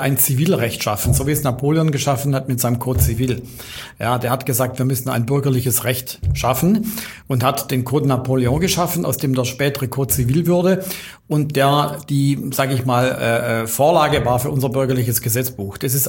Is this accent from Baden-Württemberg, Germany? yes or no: yes; Singen, Baden-Württemberg, Germany; Ich stamme aus Singen